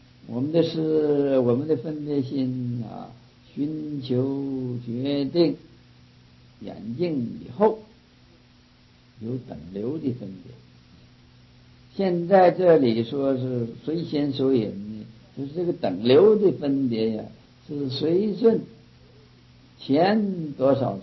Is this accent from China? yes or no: yes; China; 你像就是我们中国人没有学过英文的